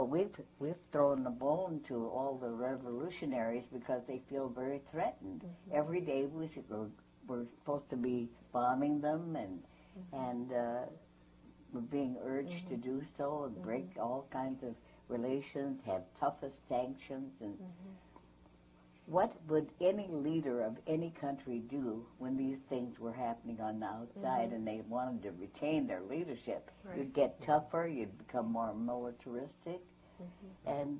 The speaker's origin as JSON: {"language": "English", "region": "Michigan", "country": "United States", "tie": "born or raised there", "said": "Yeah, that's my home state."}